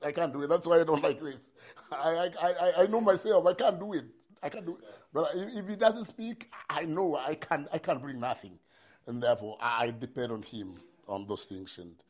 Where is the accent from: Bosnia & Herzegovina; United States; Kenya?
Kenya; I remember doing the same before I came from Kenya.